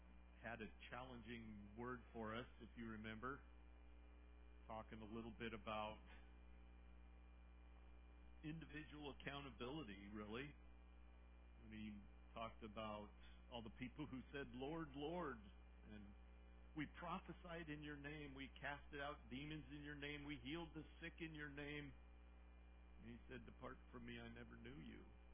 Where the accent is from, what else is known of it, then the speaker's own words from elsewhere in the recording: Fairbanks, Alaska, United States; Of course, I grew up in Fairbanks, so I have that.